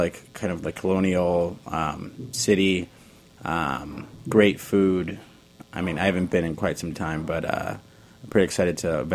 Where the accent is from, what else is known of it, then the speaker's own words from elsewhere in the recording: Midwest, United States; I grew up in the Midwest. I unfortunately was an extremely picky child, like very picky. I am Mexican, so...